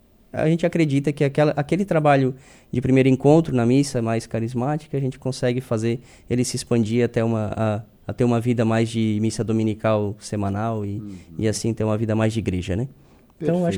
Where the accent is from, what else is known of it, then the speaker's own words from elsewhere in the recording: Içara, Santa Catarina, Brazil; Eu sou natural da Içara.